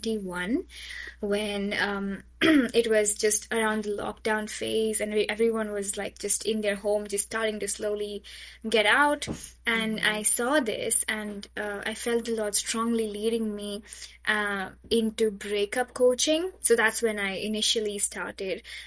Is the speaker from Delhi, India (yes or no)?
no; Mumbai, Maharashtra, India; English is a second language; I come from Mumbai, India. So I'm passionately Catholic.